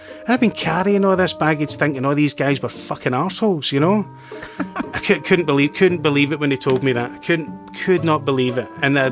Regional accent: Scotland, United Kingdom; accent: Scottish; I was so paranoid about my accent. That was the thing that took all the other worries away for a lot of it, you know, was just panicking that everybody that saw it was going to see straight through me and go, like, what the fuck is that Scottish guy

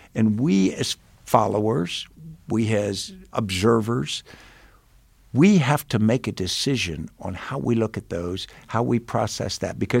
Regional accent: Virginia, United States; I grew up in Northern Virginia, not far from his boyhood home.

